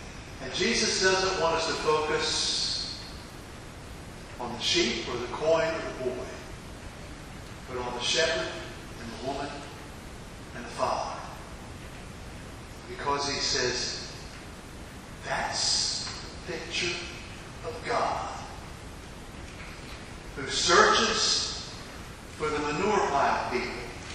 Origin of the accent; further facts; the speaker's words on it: Laughlin, Maryland, United States; When I was a boy growing up in Laughlin, Maryland, we didn't have a movie theater in Laughlin. Laughlin only had 600 people. And we had a gas station and a restaurant and a couple of churches. And Oddfellas Hall.